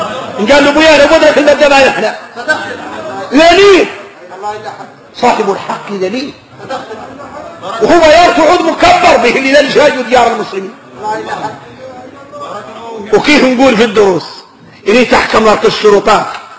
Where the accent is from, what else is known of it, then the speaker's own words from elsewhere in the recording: Mauritania; هذا وقايع نحن موريتاني